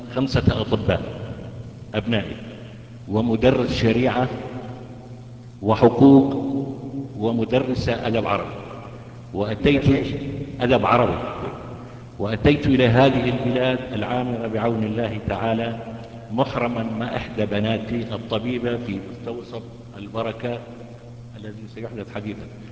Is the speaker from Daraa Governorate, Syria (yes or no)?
yes; Izra, Daraa Governorate, Syria; أنا مواطن من سوريا محافظة درعا مدينة الزرع، لي سؤال وطلب. سؤالي: ما الحكم في بلدنا مدينة إزراء تقسم إلى قسمين، قسم النصارى وقسم المسلمون؟